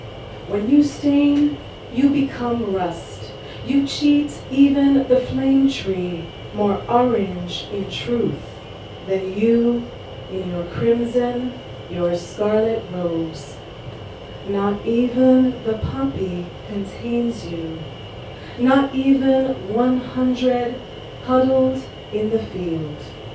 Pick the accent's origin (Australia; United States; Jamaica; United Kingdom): Jamaica; So I was raised in Jamaica in the 1970s